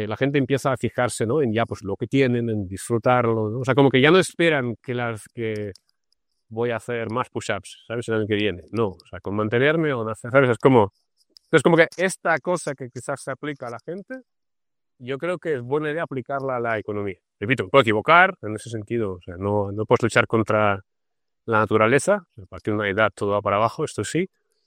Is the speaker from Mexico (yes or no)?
no; Russia; como yo vengo de Rusia, ¿no? Es como un país que era un país, vamos a llamarlo como, pues sí, pobre, pero bueno, gris, ¿no?